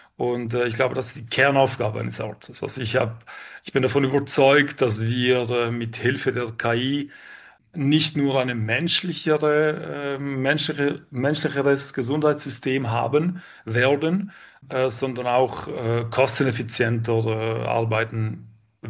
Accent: Switzerland; accent: Swiss; trotz meinem Schweizer Akzent und meiner Stimme.

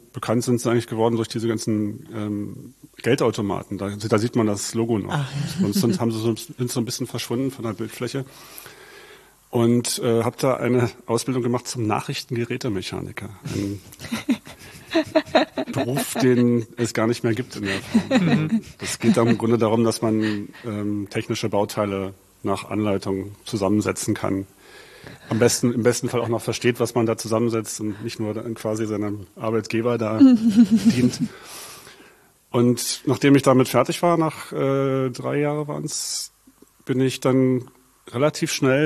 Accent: Berlin, Germany; Also ich bin gebürtiger Berliner, Westberliner. Damals gab es da die Mauer noch. bin in Zehlendorf groß geworden. Genauer gesagt in Dahlem war mein Elternhaus.

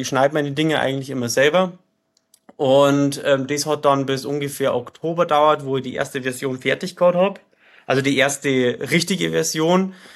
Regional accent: Bavaria, Germany; Ich habe mir von meiner Heimat, vom Rottal Inn, einen Kunst- und Kulturreiseführer geholt.

